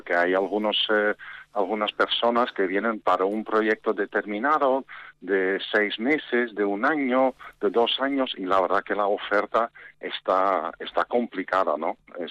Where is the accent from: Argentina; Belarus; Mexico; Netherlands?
Netherlands; Spanish is a second language; now in Vitoria, Spain; Yo vengo de Países Bajos, Holanda, vamos. Uh-huh. Y nada, pues llegué a, primero a Santander por amor, ¿no? Y después ya me llevaron a Vitoria